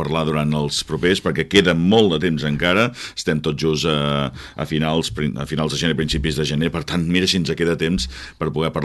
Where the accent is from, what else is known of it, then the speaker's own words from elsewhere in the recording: Palafrugell, Catalonia, Spain; Som nosaltres, som de Palafrugell, que no ens atabaleu